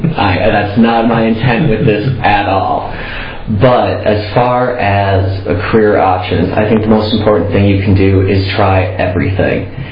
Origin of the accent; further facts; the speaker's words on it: Green Bay, Wisconsin, United States; now in Madison, United States; I was born and raised in Green Bay. I came to Madison in 89 to go to school at the university.